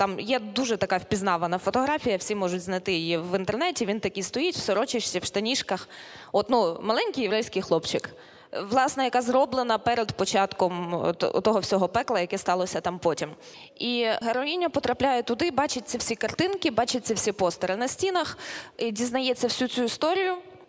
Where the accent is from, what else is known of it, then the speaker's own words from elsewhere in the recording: Galicia, Ukraine; хоча євреїв не було в родині, а я з Галичини, і це нечастий випадок, в принципі, в Галичині, коли у тебе в родині так і зовсім не було євреїв.